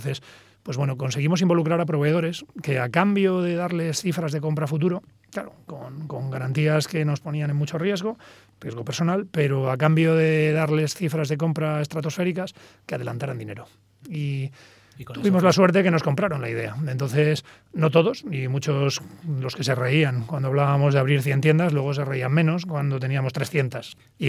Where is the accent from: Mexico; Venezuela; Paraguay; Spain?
Spain; me ha hecho mucha ilusión pues vernos un poco de igual a igual, ¿no? Como españoles